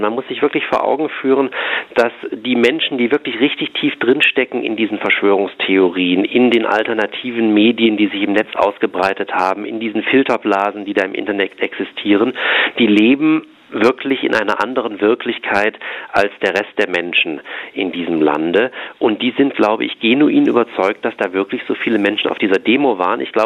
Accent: Tübingen, Baden-Württemberg, Germany; das man aber zum Beispiel auch in meiner Heimatstadt in Tübingen hat.

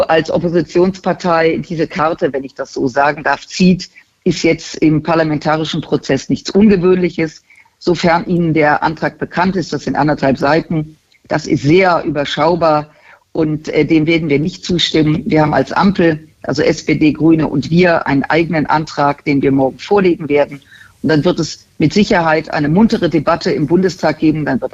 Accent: Germany; zumal wir als Deutsche diesbezüglich ja jetzt nicht in den letzten Jahren besonders auffällig gewesen wären

